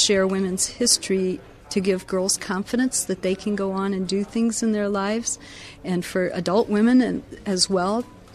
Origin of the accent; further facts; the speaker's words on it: Holland, Michigan, United States; I'm from Holland, Michigan.